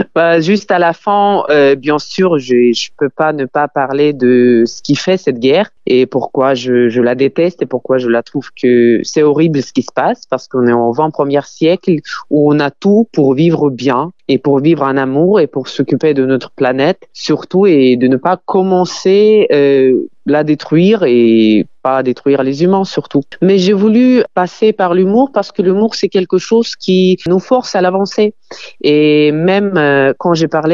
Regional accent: Ukraine; French is a second language; now in France; ce qui fait de moi une Ukrainienne.

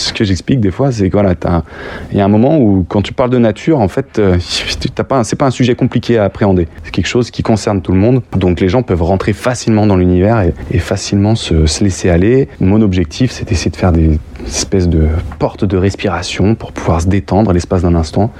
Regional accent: Lyon, Auvergne-Rhône-Alpes, France; born there; Moi, je suis né à Lyon

